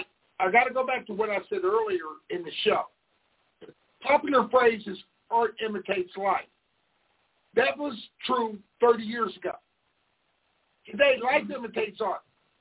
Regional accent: Pennsylvania, United States; I'm from Pennsylvania. He embarrassed our state. He embarrassed Philly

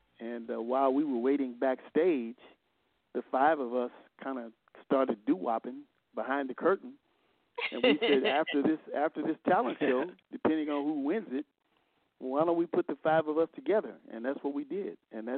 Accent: Los Angeles, California, United States; As I said, we're from Los Angeles, but we did like most young groups in the 60s.

